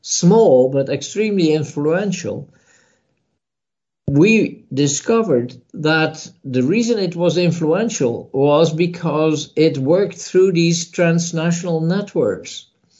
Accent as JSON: {"language": "English", "town": "Dordrecht", "region": "South Holland", "country": "Netherlands", "said": "I'm from Holland. I was born in Dordrecht and I studied in Leiden."}